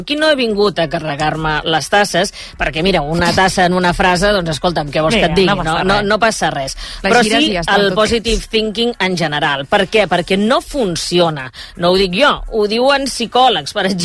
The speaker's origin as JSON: {"language": "Catalan", "town": "Reus", "region": "Catalonia", "country": "Spain", "lives_now": "Barcelona, Spain", "said": "quan vaig arribar a Barcelona des de Reus, tenia una amiga que em feia ultracorrecció"}